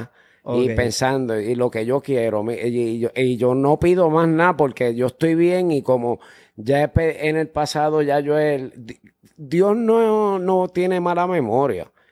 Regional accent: Carolina, Puerto Rico; Yo soy de Puerto de Carolina, pero en el monte de Canóvanas, para el Yunque, para allá, para Palmasola.

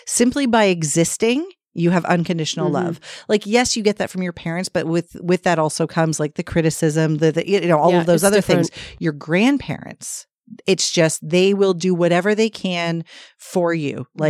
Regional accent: Ontario, Canada; born there; I should say, my father's a newfie. I was born here in Ontario.

